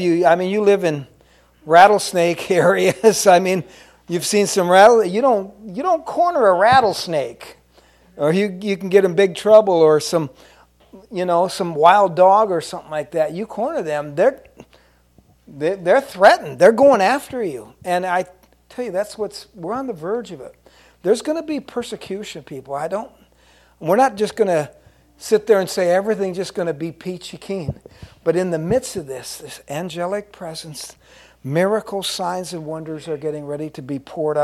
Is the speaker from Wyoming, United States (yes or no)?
yes; Cody, Wyoming, United States; Oh, we come from Cody, Wyoming. That's where I live.